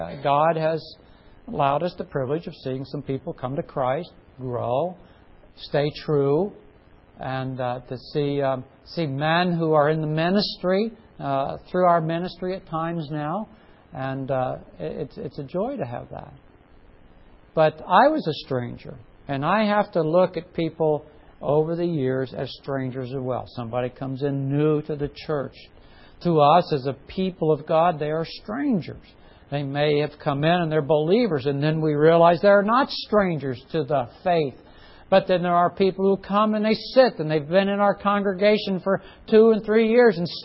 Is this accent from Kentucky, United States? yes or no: no; Lock Haven, Pennsylvania, United States; And growing up in Lock Haven for much of my youth